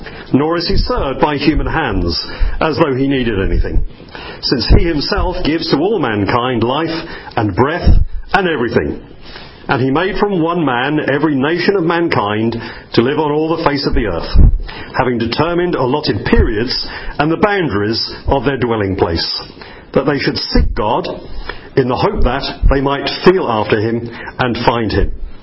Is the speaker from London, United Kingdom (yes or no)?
yes; London, United Kingdom; I've become much more English since I moved there from London than I ever was in London.